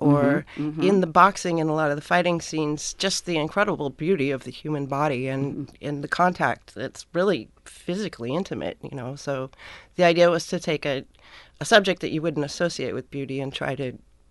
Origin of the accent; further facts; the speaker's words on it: Davis, California, United States; now in Oregon, United States; I grew up in California, in Davis. College town, close to Sacramento.